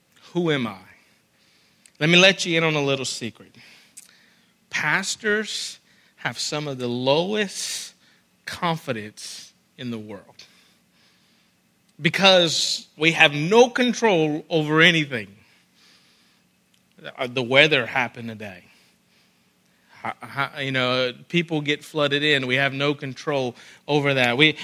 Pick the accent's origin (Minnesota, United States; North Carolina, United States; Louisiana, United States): Louisiana, United States; I'm a nobody. I'm from South Louisiana. I'm a country boy.